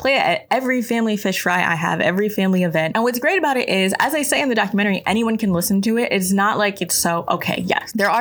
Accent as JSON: {"language": "English", "region": "Maryland", "country": "United States", "said": "because I am also from Maryland and my dad's side of the family is from Baltimore City."}